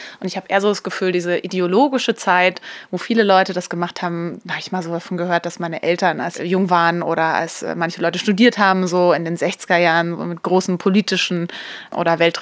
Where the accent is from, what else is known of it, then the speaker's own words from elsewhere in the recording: Bavaria, Germany; also born or lived in Munich; ich bin zwar in München geboren, weil da mein Vater dann gerade gearbeitet hat, aber wir sind dann relativ bald wieder nach Oberfranken gezogen. Und von daher bin ich da auch einfach mit irgendwie aufgewachsen, dass man halt so in der Natur ist